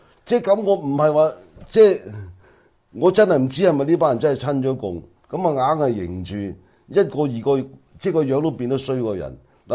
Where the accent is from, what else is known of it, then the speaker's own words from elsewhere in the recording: China; 我哋中國人有個説話叫相由心生啊嘛